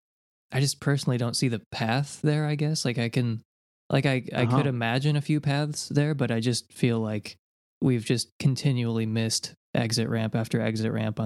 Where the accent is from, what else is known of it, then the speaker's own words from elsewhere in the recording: United States; I'm an American, so the U.S. is just the whole world in my mind.